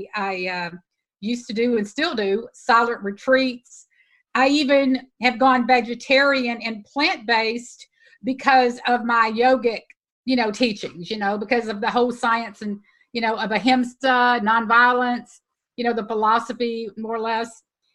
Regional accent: Houston, Texas, United States; born there; I was born in Houston, Texas. I was the typical Texas girl that had a collection of leather boots

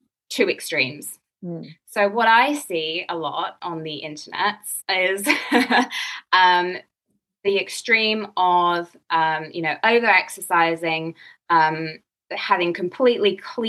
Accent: England, United Kingdom; now in United States; When I was at UCLA interning as a dietitian, because I'm English

